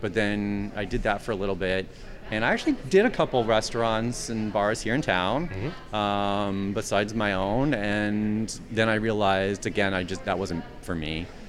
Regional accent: Gettysburg, Ohio, United States; also born or lived in Iowa; So, out, very small town, Gettysburg, Ohio.

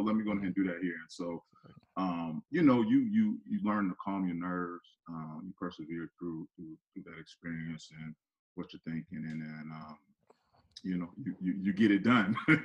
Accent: Joliet, Illinois, United States; like I grew up in Joliet, we were the number one team in the state for so long.

